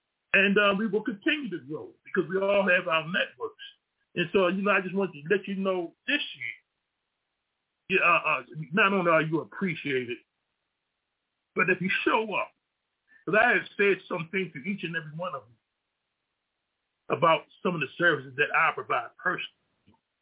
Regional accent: Baltimore, Maryland, United States; I'm from Baltimore.

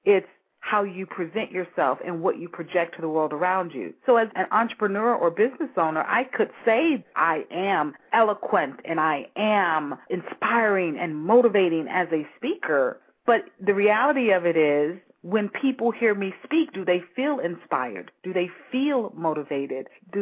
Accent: St. Louis, Missouri, United States; back in my hometown of St. Louis, Missouri

